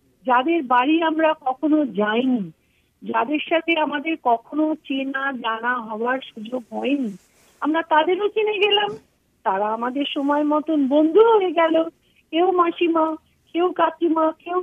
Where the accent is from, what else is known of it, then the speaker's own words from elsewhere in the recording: Kolkata, West Bengal, India; আমার জন্ম, বড় হওয়া, বিয়ে হওয়া সবই উত্তর কলকাতায়।